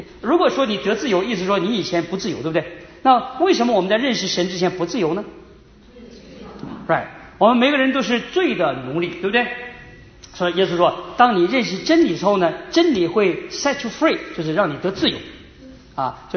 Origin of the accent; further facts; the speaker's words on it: China; 我小时候在国内，从国内来都知道